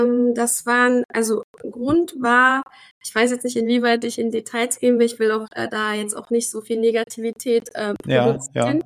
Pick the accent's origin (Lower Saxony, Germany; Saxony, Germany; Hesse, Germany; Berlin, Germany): Berlin, Germany; born there; Und bin gebürtige Berlinerin und Türkin, lebe schon gefühlt mit kleinen Ausnahmen nur in Berlin.